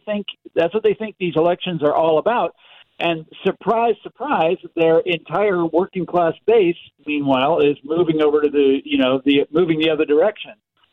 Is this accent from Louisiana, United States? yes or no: no; Kansas City, Missouri, United States; So I'm from Kansas City originally.